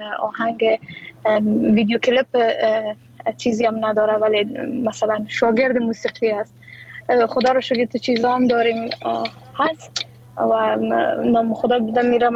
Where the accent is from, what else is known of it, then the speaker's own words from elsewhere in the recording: Afghanistan; first language Dari; بله خودستا جان، زبان مادری ما دری است، ولی ما خودم علاقمندی خاص به لسانهای مختلف و زبانهای مختلف دارم